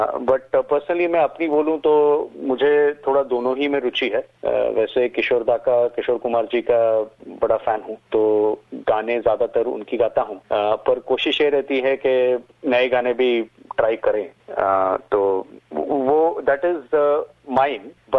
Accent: Mumbai, Maharashtra, India; first language Kannada; Hindi is a second language; now in Australia; मेरे माता पिता कर्नाटक से आते हैं। सेंट्रल कर्नाटका में राणे बेलूर करके एक जगह है, वहां से आते हैं। पर मैं और मेरी दीदी, हम पूरी तरह बॉम्बे में ही पले बड़े हैं, पर घर में कन्नड़ा ही बोलते हैं, तो थोड़ा कल्चरली टच है कर्नाटका का।

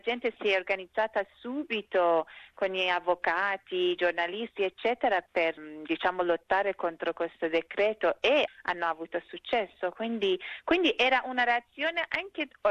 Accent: Iran; adesso come iraniana come la mia vita cambierà

